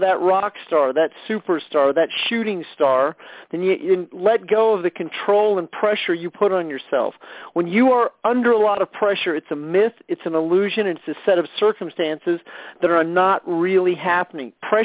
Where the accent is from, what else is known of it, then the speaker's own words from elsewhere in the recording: Midwest, United States; I grew up in the Midwest, relatively close to Omaha, Nebraska, about 2 hours from Kansas City